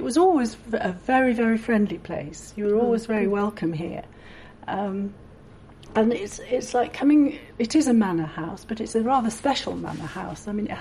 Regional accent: Leeds, Yorkshire and the Humber, United Kingdom; now in Dorset, United Kingdom; I was born in Leeds in 1944 and lived there for 20 years.

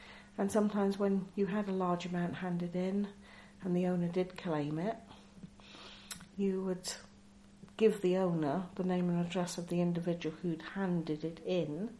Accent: Chippenham, South West England, United Kingdom; born there; I was born in Downing Street in Chippenham, Wiltshire, on the 9th of August 1958. I was actually born at home.

